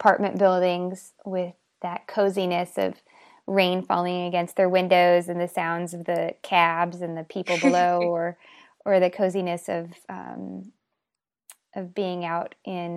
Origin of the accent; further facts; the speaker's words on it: United States; but I am American and have always been American, so that's my frame of reference.